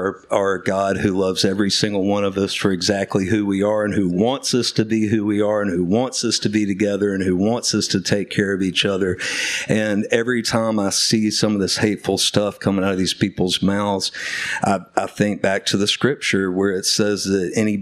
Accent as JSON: {"language": "English", "town": "Birmingham", "region": "Alabama", "country": "United States", "tie": "born or raised there", "said": "growing up in Birmingham as a white man, whose my grandmother was a choir director in the Methodist Church for 70 years in Birmingham"}